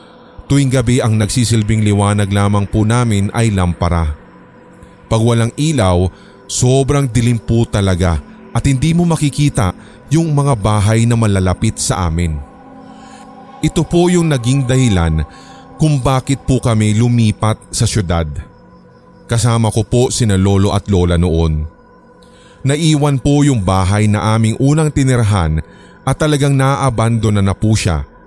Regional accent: Davao del Sur, Philippines; Ito po ay nangyari sa Davao del Sur sapagkat nandoon po kami nakatira noon. Sa probinsya namin na mga panahong iyon ay sadyang mapuno

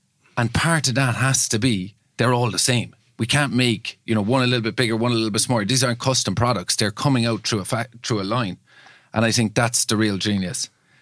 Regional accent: Cork, Munster, Ireland; You know, I'm from Cork.

